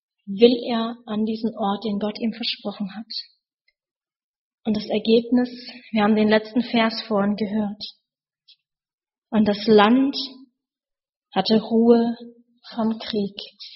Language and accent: German; Lower Saxony, Germany; Ich bin ja Ostfriesin und stur ist so